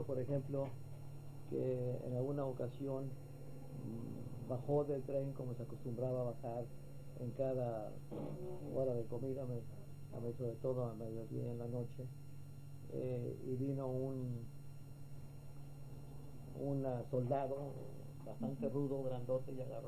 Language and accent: Spanish; Sonora, Mexico; born there; now in Mexicali, Mexico; Yo nací en Concord, Sonora, el 16 de junio de 1914.